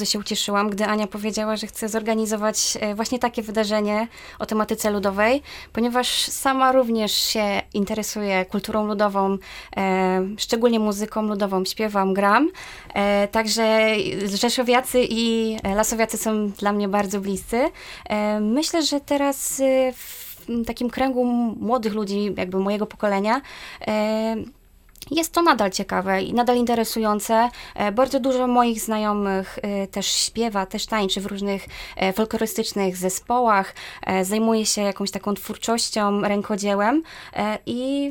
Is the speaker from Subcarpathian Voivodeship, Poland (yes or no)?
yes; Wielopole Skrzyńskie, Subcarpathian Voivodeship, Poland; ja pochodzę z Wielopola Skrzyńskiego. W zasadzie z Brzezin to jest bardzo blisko